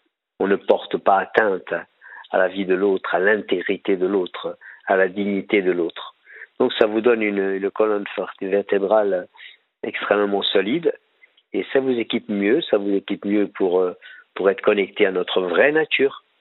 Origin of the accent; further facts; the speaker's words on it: Corsica, France; Je viens de Corse, déjà.